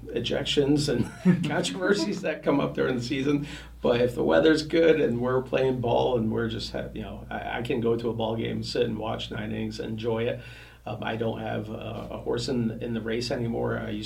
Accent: North Adams, Massachusetts, United States; there's a team that's being introduced and established in my hometown of North Adams.

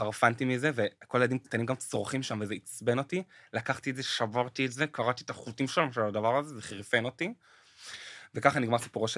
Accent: Hadera, Haifa District, Israel; הפתעה, אני נולדתי וגדלתי בחדרה.

